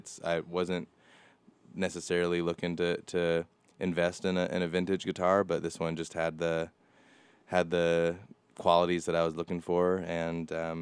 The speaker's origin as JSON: {"language": "English", "country": "United States", "said": "my role as a American white male"}